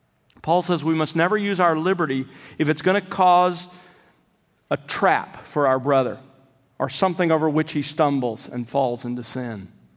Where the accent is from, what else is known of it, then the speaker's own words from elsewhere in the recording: Alabama, United States; When I was growing up in South Alabama, we would occasionally get the bright idea to catch a squirrel